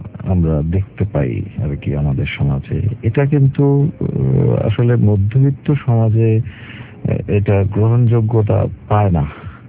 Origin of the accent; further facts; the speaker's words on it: Dhaka, Dhaka Division, Bangladesh; তো ছোটবেলাটা আমার কেটেছে ঢাকাতেই, ফার্মগেট, নাখালপাড়া, দেন উত্তরা, তারপরে এখন আমি সেটেল ইন মিরপুর সেকশন 11।